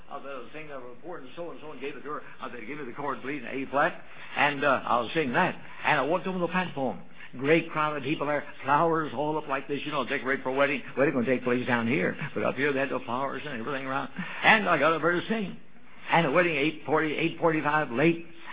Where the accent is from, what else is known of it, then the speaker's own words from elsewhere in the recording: Louisville, Kentucky, United States; Now, that actually happened in Louisville, Kentucky, my hometown, at the old Virginia Avenue Baptist Church, where I worked for 2 years as assistant pastor.